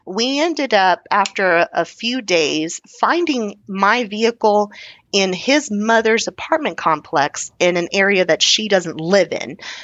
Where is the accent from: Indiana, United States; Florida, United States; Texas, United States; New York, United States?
Texas, United States; So I am really focused, you know, being Texan and all.